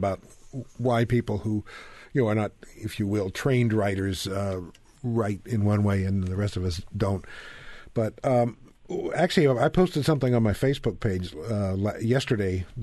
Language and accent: English; the South, United States; because I grew up in the South, and I'm sorry, but Southerners do English better than you Yankees do.